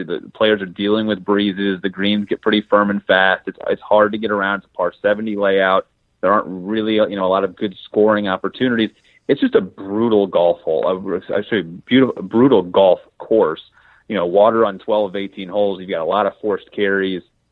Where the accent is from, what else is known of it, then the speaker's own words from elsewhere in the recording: Midwest, United States; I mean, I'm a Midwesterner and it's been 65 degrees all week